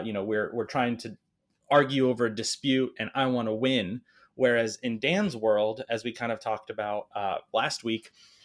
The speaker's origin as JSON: {"language": "English", "country": "Ukraine", "moved": "yes", "lives_now": "United States", "said": "My family and I are all immigrants. We emigrated from the Ukraine in the late 90s and actually got our citizenship in 2004."}